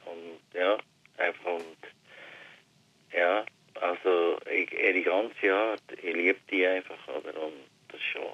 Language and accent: German; Aargau, Switzerland; ich bin natürlich im Aargau aufgewachsen